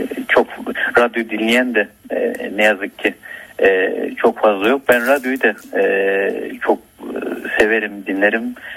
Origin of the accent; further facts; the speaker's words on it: Halfeti, Şanlıurfa, Turkey; Memleketimi söyledim, Halfeti diye.